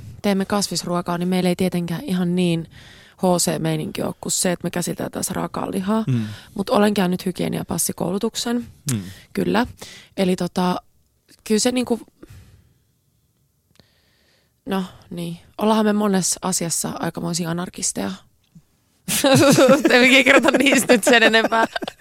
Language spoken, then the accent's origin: Finnish; Japan; niin kuin sanoit, että mä oon japanilainen